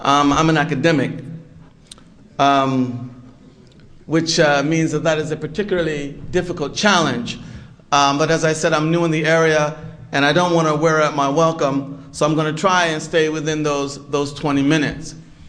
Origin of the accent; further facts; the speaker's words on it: Philadelphia, Pennsylvania, United States; I grew up in Philadelphia, not the suburbs, the real Philadelphia.